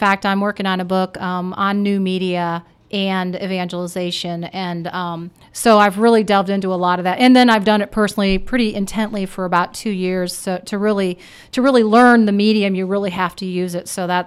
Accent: Fort Wayne, Indiana, United States; now in Carmel, United States; Well, I grew up in Fort Wayne and did Catholic schools and all that. I now live in Carmel, Indiana, go to Our Lady of Mount Carmel.

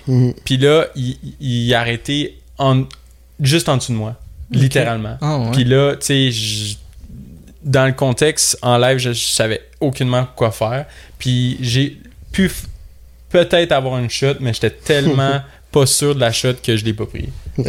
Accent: Saint-Lazare, Quebec, Canada; Ben, j'ai 22. Je suis originaire de Saint-Lazare.

